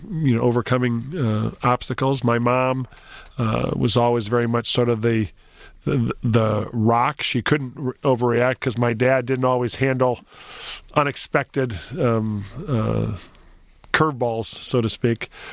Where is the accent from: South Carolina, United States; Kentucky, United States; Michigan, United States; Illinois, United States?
Michigan, United States; Detroit; But I grew up in Detroit, and it was interesting as I go back to the old neighborhood. It's referred to as Brightmoor, the Brightmoor district.